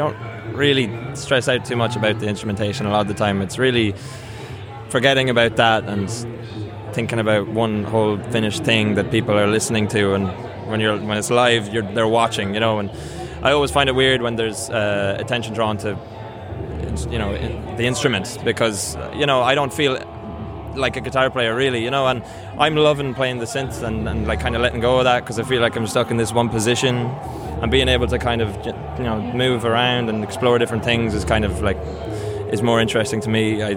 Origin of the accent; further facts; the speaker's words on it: Sligo, Connacht, Ireland; for me, I came up from Sligo just wanting to be in a band.